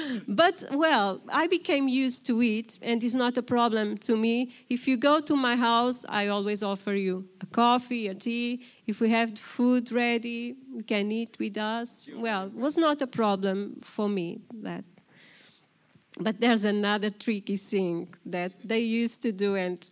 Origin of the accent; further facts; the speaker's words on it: Portugal; So, as Pastor just said, I'm from Portugal.